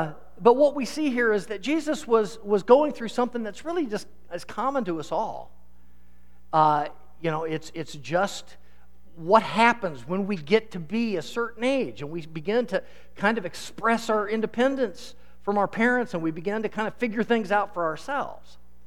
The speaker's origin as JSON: {"language": "English", "town": "Des Moines", "region": "Iowa", "country": "United States", "tie": "born or raised there", "said": "I grew up watching cartoons on the Floppy Show in Des Moines when I was a kid."}